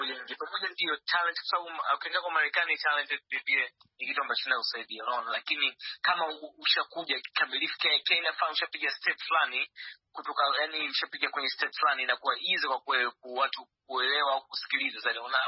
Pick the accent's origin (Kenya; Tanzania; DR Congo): Tanzania; kama natoka Tanzania